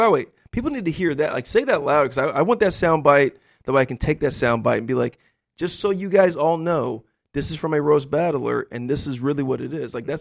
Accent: United States; You know, I'm an American, over 30-year-old black dude in America.

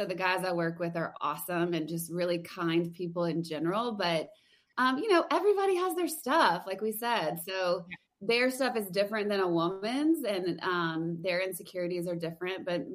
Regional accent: Louisiana, United States; Well, I'm from Louisiana, so I went to LSU and I have a public relations degree

